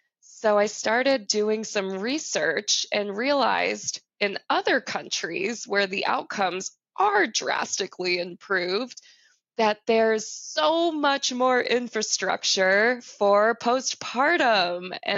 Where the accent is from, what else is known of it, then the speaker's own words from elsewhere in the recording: Chicago, Illinois, United States; now in San Diego, United States; where I moved to San Diego from Chicago. I grew up in Chicago. So I'm a Midwesterner at heart